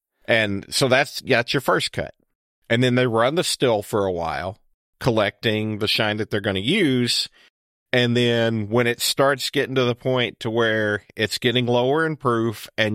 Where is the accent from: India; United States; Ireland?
United States; Kentucky; That's just because I grew up here in Kentucky, and that's kind of what I had access to.